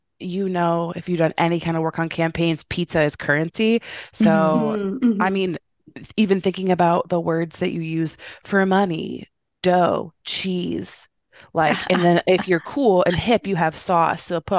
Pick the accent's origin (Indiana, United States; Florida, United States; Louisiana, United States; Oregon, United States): Indiana, United States; now in Chicago, United States; I'm a Midwestern girl. I'm from Indiana originally, but I live in Chicago. Chicago, Illinois has been my home for the last decade.